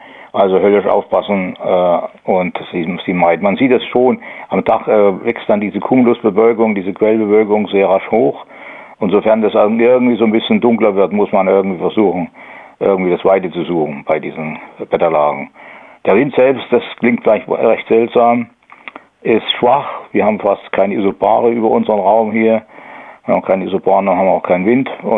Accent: Northern Germany, Germany; das wettern wir ab, wie als Norddeutsche.

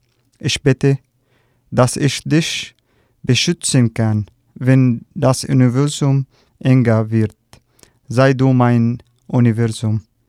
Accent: Syria; German is a second language; moved away as an adult; now in Rostock, Germany; ich komme aus Syrien und ich bin seit 3 Monaten in Rostock.

